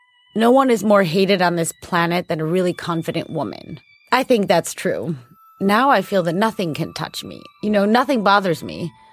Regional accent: Chicago, Illinois, United States; I grew up like on the South Side. When I was younger, my parents were immigrants, like really like, I mean, very close to where Michelle Obama grew up, like a very ethnic neighborhood, like very diverse, you know, and then very poor.

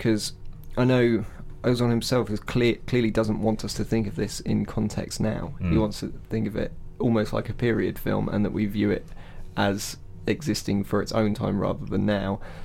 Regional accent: England, United Kingdom; I think as an Englishman reading the subtitles as well

